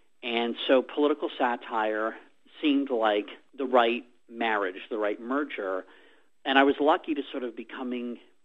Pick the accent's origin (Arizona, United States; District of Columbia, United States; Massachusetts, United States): District of Columbia, United States; Washington; I was a news junkie growing up. I grew up in Washington, D.C., that may be part of it, where politics are just sort of in the air